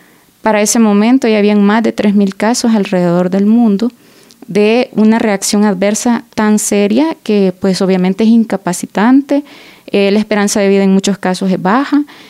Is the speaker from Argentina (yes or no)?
no; El Salvador; en El Salvador, en mi país, que es de donde tengo más conocimiento o más contexto